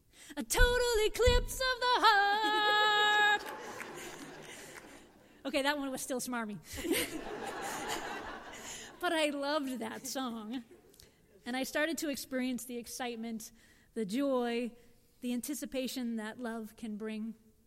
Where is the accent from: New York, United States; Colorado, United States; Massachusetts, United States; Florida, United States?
Massachusetts, United States; As many of you know, I grew up in Massachusetts in a working class family. I have 3 younger siblings.